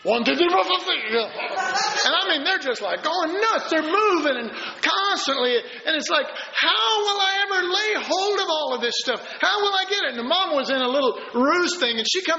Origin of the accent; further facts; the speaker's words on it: Dallas, Texas, United States; I was raised in Oak Cliff in Dallas.